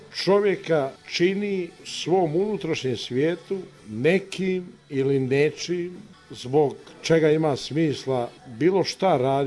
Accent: Republika Srpska, Bosnia & Herzegovina; now in Italy; uživam privilegije kao italijanski državljanin, ali ja sam emotivno … koji je Srbin s Kozare.

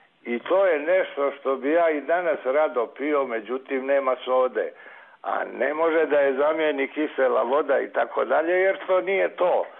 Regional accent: Šabac, Mačva District, Serbia; now in Sarajevo, Bosnia and Herzegovina; Došao sam iz Šapca u Sarajevo i pošto sam prije bio na Savi kao dijete

